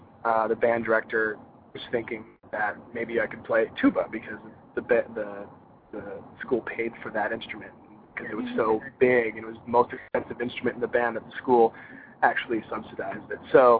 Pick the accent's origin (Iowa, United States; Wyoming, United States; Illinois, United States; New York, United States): Iowa, United States; I grew up in Iowa. I grew up in Northeast Iowa. So next time I visit home, I'll make a trip to your talk show.